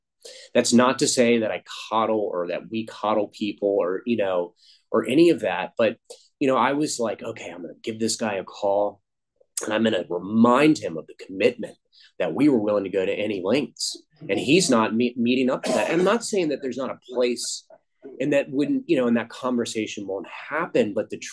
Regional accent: Richmond, Virginia, United States; I grew up and lived in Richmond my whole life. And, you know, my parents lived in the suburbs.

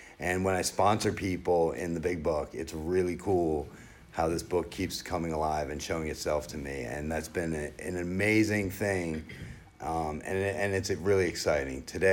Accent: New Jersey, United States; so I grew up in New Jersey. I'm 100% Irish, and we all came to the Bronx. And then by the time I was born, we moved to New Jersey. It was like 29 miles outside New York City.

